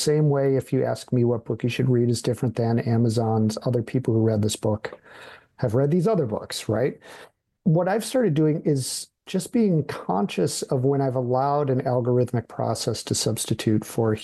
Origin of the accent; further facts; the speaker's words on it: Midwest, United States; I'm from the Midwest and fairly low key.